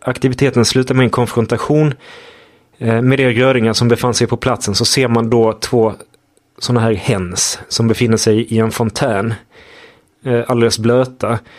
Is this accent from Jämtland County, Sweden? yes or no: no; Malmö, Skåne, Sweden; jag är uppvuxen i Malmö och har bott där i 23 år